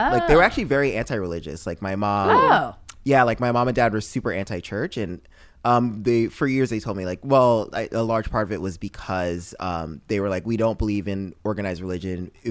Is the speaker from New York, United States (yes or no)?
yes; New York, United States; born there; oh, I was born in New York.